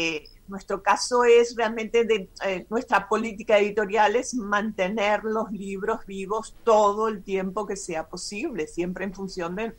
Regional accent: Germany; Yo me crié en Alemania, una gran parte de mi vida la pasé en Alemania.

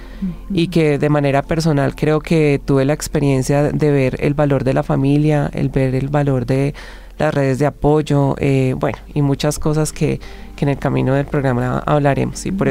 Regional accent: Armenia, Quindío, Colombia; yo soy de Armenia, pero me fui a estudiar a Manizales

